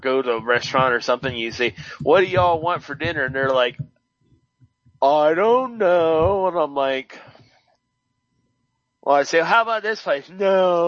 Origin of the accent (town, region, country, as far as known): Pittsburgh, Pennsylvania, United States; born or raised there